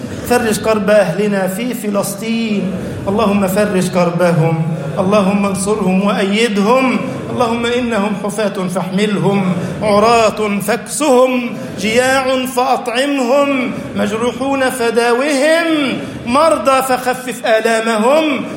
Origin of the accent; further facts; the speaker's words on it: Egypt; اللهم اجعل بلدنا مصر أمنا أمانا